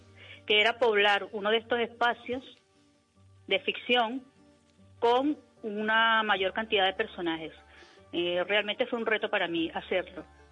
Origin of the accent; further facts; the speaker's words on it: Venezuela; now in Spain; porque soy de Venezuela, aunque ya tengo 7 años aquí en España.